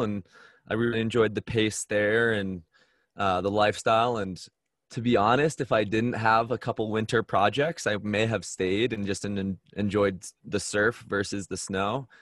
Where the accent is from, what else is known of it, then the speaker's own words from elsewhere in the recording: Massachusetts, United States; moved away as an adult; now in Park City, United States; So when I moved west from Massachusetts, I had never been further north than New York.